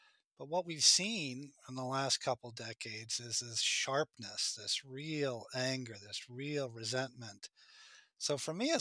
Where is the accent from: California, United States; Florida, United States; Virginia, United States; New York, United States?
New York, United States; Oneonta; I grew up in a rural area. I grew up in Oneonta, New York, a tiny little upstate town, and my mom was a Democratic County Party chair.